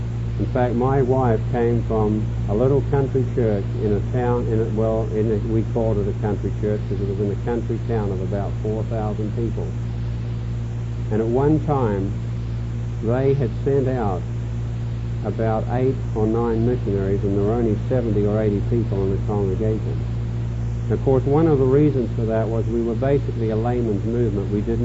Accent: New Zealand; now in United States; I was blessed when I became a Southern Baptist in 1960, having left my home country, which was 6,500 miles southwest of Los Angeles, away down under in New Zealand

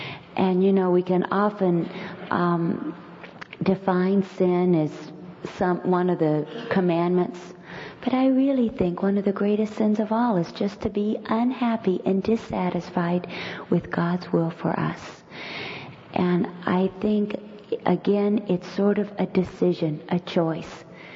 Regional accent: Hawaii, United States; As a little girl growing up in Hawaii, I felt so ugly, and I was a minority, and I experienced tremendous prejudice.

